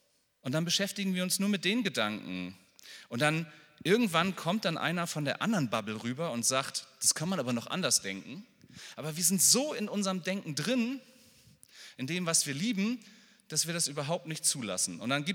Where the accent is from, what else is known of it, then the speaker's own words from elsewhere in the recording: Northern Germany, Germany; Ich komme aus Norddeutschland, da sagt man Moin.